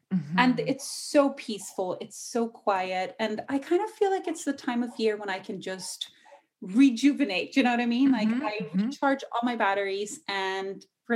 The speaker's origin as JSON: {"language": "English", "country": "Ireland", "tie": "born or raised there", "also_born_or_lived": "Gothenburg, Sweden / Australia / England", "accent": "Irish", "lives_now": "Svalbard, Norway", "said": "So before this, I moved from Gothenburg, but I kind of grew up living in Ireland for a few years. So you'll hear a hint of Irish. I actually usually had like a super thick Irish accent, but it faded over the years."}